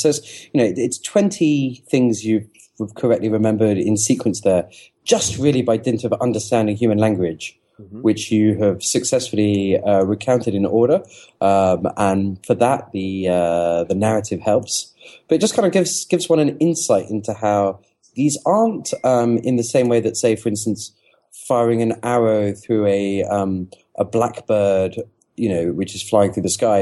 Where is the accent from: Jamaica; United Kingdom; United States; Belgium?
United Kingdom; England